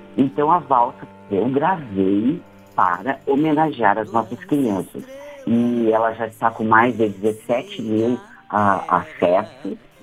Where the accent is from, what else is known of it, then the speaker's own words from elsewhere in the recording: Santo Antônio da Patrulha, Rio Grande do Sul, Brazil; Eu sou de Santo Antônio da Patrulha, minha mãe é de origem açoriana